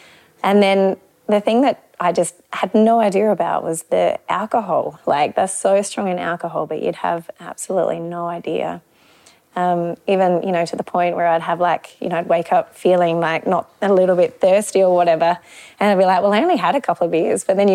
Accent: Australia; being an Australian, like, you know, you have to make a good lager.

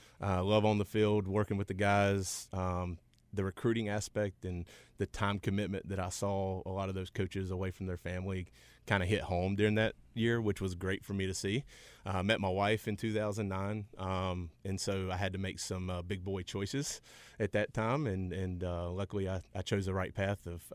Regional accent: Forest City, North Carolina, United States; I grew up in Forest City, North Carolina.

